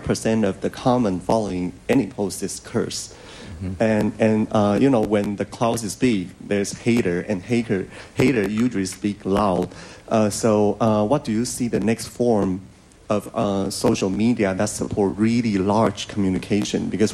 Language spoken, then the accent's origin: English; Taiwan; English is a second language; now in United States; I'm from Taiwan, I'm working at MIT, by the way.